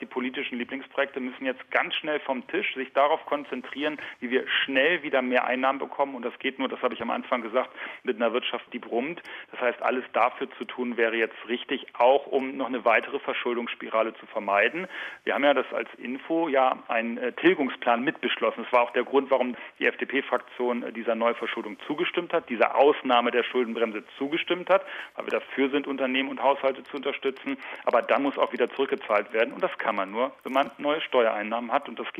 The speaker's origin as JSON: {"language": "German", "region": "Lower Saxony", "country": "Germany", "said": "Ich komme ja aus Niedersachsen und kenne die Probleme, die wir auch da in der Vergangenheit hatten."}